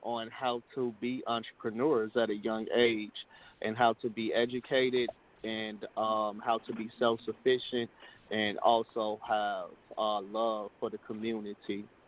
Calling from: Chicago, Illinois, United States; I'm reporting live from Chatham, Chicago, USA, in which I would love to call it the equator of Chicago.

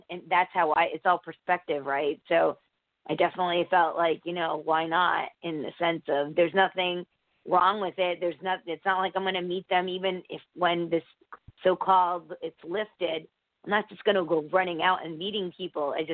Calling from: Connecticut, United States; Connecticut.

